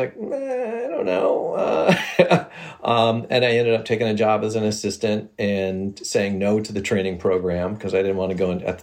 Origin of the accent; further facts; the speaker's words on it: San Diego, California, United States; I grew up in San Diego and so there was like five different Nordstroms there